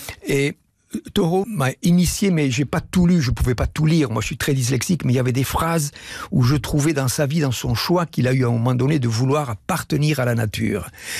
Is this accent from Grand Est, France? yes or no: no; Occitanie, France; born there; moi, je suis né à la campagne, je suis né dans le Tarn, où j'ai toujours une maison dans les bois.